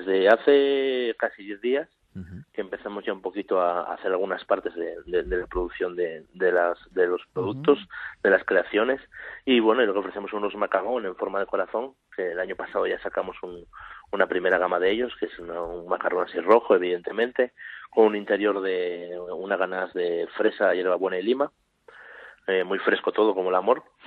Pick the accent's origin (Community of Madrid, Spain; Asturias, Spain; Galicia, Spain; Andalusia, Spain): Asturias, Spain; tenían una pastelería allí en mi pueblo, en Asturias.